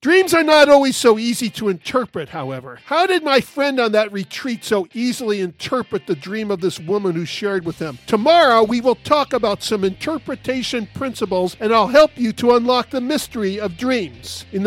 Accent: United States; Now, as a male growing up in America with my favorite TV shows and books and movies and watching heroes and admiring courage

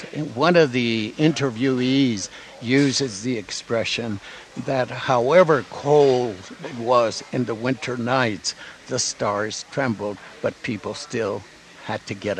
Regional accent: Guadalupe, New Mexico, United States; I come from Guadalupe. That was the name that was given later, but early on it was called Ojo del Padre.

